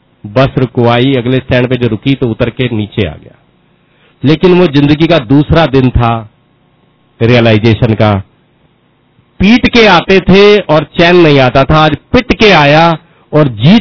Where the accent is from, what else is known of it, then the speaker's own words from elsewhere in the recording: Punjab, India; पंजाब का रहने वाला हूं, खुद ही बनाता था और खुद ही काटता था।